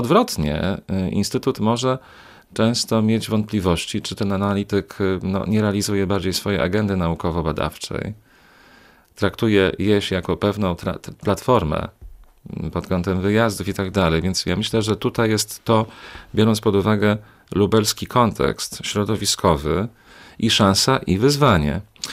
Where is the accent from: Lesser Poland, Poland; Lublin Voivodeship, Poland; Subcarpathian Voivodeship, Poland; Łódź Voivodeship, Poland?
Lublin Voivodeship, Poland; Lublin; No ale jako lublinianin niewątpliwie także chciałbym i widzę tutaj pewną przestrzeń do promocji Lublina